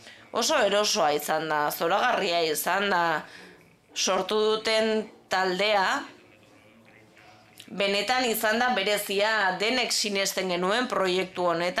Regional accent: New York, United States; accent: Puerto Rican; now in Spain; Ni New Yorkekoa naiz. Eta ni hasi nintzen auzoan badaude Puerto Ricoko jendea, Kubakoa, mexikarrak

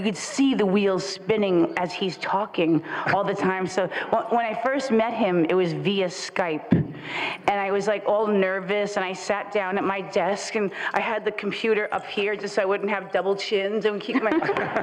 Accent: Brooklyn, New York, United States; accent: Puerto Rican; not only did I have to lose my Puerto Rican accent, I had to lose my New York accent. I'm from Brooklyn, and you know, my voice is a typical New York accent.

